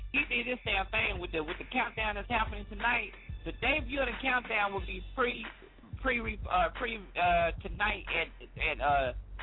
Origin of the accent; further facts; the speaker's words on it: Texas, United States; Hey, I'm from Texas, man.